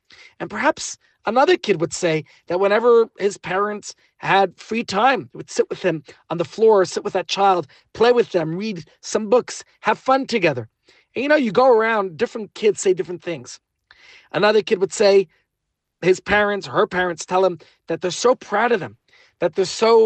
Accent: New York, United States; At least where I was growing up in New York, you had these baseball caps and sweatshirts and t-shirts.

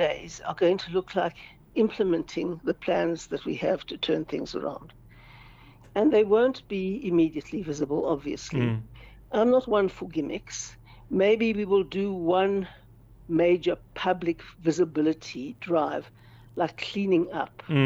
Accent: Cape Town, Western Cape, South Africa; now in Johannesburg, South Africa; because I come from Cape Town, where we don't have

